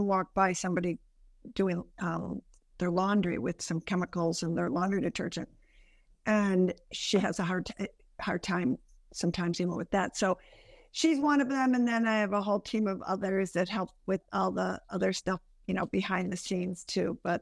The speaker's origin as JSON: {"language": "English", "town": "Buffalo", "region": "New York", "country": "United States", "tie": "born or raised there", "said": "So I grew up, born and raised in Buffalo, New York, which is actually where I am today, and a very close-knit family."}